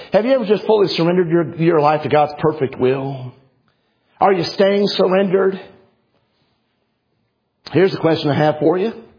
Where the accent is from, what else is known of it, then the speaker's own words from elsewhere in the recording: Wills Point, Texas, United States; I'm from Willis Point, Texas, and I'm at Lone Star Baptist College.